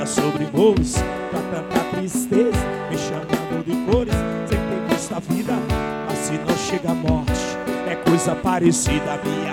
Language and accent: Portuguese; Retirolândia, Bahia, Brazil; now in Santa Luz, Brazil; eu sou de Santa Luz, naturalizado, mas natural de Retirolândia.